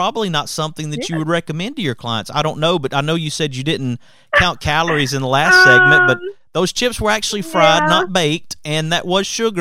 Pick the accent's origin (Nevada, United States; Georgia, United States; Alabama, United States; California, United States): Alabama, United States; Birmingham; We've known each other a long time growing up in the Birmingham area